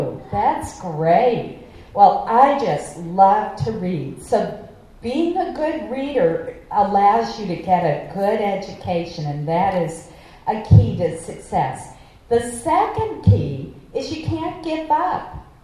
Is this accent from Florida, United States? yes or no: no; Caribou, Maine, United States; when I was growing up in Caribou in Aroostook County, I never would have guessed that someday I'd be in the United States Senate.